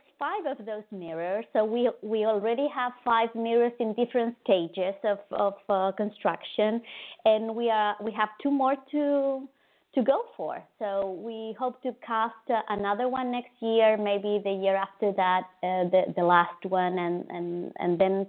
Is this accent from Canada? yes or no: no; Chile; English is a second language; Yes, I'm a Chilean citizen, actually. I was born and raised in Chile